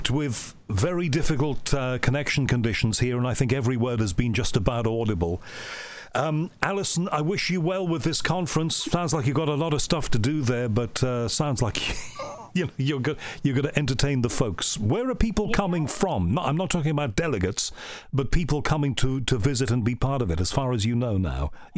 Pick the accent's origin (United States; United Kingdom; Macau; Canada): United Kingdom; You know, being British, I'm so polite.